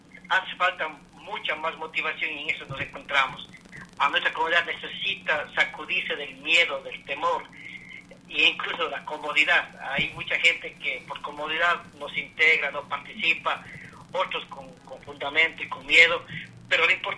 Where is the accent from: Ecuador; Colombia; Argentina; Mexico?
Ecuador; now in United States; personalmente yo soy un inmigrante ecuatoriano, que estoy aquí ya con 23 años